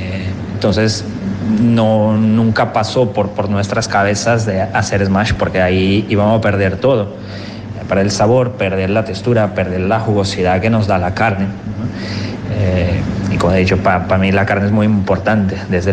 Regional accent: South Region, Brazil; yo soy del sur de Brasil y estoy muy pegadito a Uruguay y Argentina.

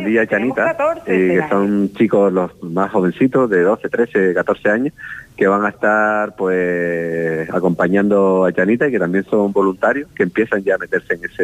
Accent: Canary Islands, Spain; Yo soy de Gran Canaria, estoy muy ligado a Fuerteventura

